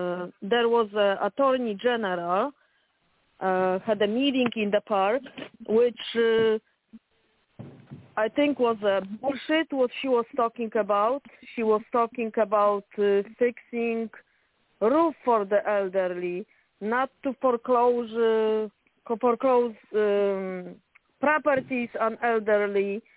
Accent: Chicago, Illinois, United States; I said I came from Chicago because my mom was murdered of guardianship

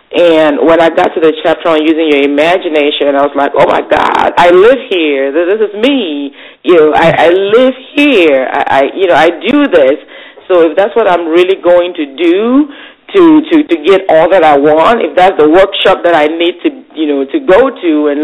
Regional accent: Cameroon; Well, I'm originally from Africa, and I grew up in the wonderful country called Cameroon.

